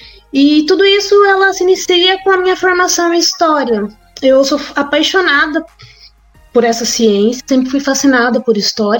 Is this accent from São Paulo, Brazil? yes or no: yes; Piquete, São Paulo, Brazil; born there; now in Lorena, Brazil; Eu sou interiorana do estado de São Paulo. Nasci em uma cidade pequena chamada Piquete, então sou conterrânea aí do Gustavo, a gente nasceu na mesma cidade. E atualmente eu vivo numa cidade vizinha, que é Lorena, uma cidade universitária.